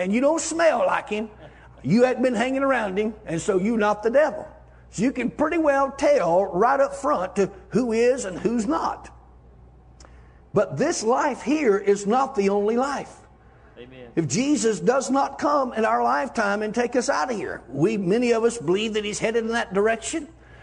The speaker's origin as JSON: {"language": "English", "country": "United States", "tie": "born or raised there", "said": "I grew up on the Chattahoochee River drinking out of a Wiggler cup and a pink worm bait cup."}